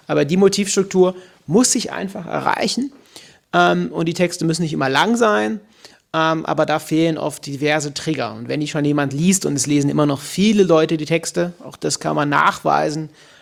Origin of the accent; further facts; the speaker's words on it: Cologne, North Rhine-Westphalia, Germany; bei uns in Köln